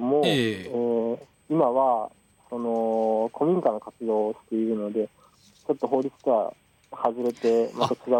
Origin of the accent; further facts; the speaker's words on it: Matsue, Shimane, Japan; born there; now in Matsudo, Japan; 僕は島根県の松江市生まれで、今千葉県の松戸市に住んでいます。